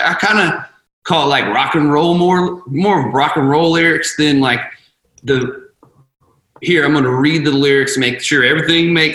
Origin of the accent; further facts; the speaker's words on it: West Coast, United States; And it's not just because I'm from West Coast.